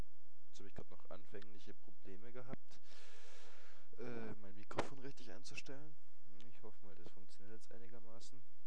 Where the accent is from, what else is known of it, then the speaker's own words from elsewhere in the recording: Munich, Bavaria, Germany; 17 Jahre alt, gebürtiger Münchner.